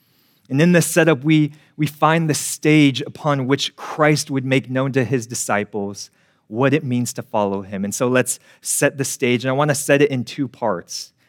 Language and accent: English; California, United States; Well, for you, I'm from Northern California